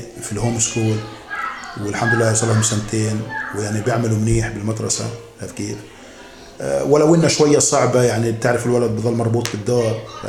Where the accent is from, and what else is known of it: Palestine